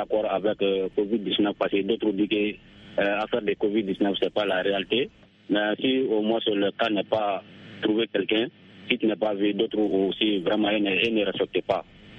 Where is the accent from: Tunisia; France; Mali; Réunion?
Mali; Sounikini; depuis dans mon village natal à Sounikini.